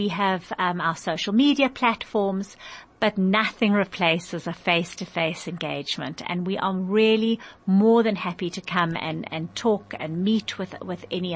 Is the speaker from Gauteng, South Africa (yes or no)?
yes; Johannesburg, Gauteng, South Africa; also born or lived in Paarl; I've lived though in Johannesburg for most of my life. And I studied at Wits and Wits Business School.